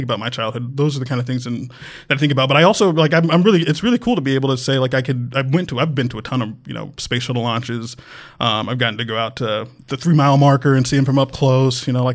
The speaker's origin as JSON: {"language": "English", "town": "Titusville", "region": "Florida", "country": "United States", "tie": "born or raised there", "said": "I'm born and raised in Titusville, Florida, which is just across the river from Cape Canaveral."}